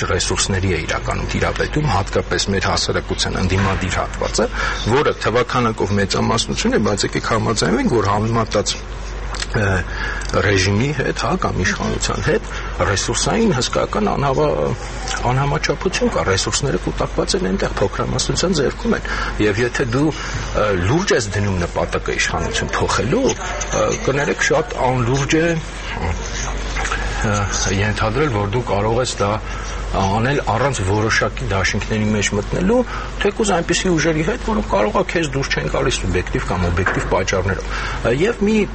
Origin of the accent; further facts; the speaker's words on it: Yerevan, Armenia; ինձ որպես երևանցի դա ռեալ հուզող խնդիր է։